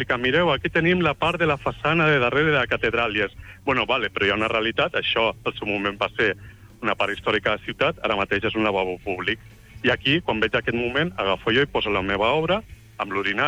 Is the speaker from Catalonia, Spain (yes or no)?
yes; Tarragona, Catalonia, Spain; now in Barcelona, Spain; Jo sóc de Tarragona, però quan vaig complir 30 anys vaig dir me'n vaig a Barcelona a viure els meus bons anys.